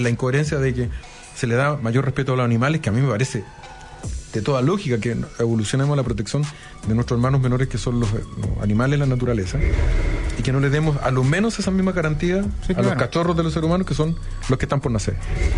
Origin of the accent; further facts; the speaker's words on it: Chile; siendo que somos todos chilenos